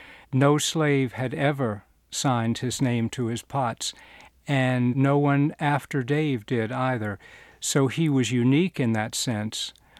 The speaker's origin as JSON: {"language": "English", "region": "the South", "country": "United States", "said": "Like most Southerners, I had been raised with the sort of general knowledge that perhaps somewhere in the past my family had owned slaves"}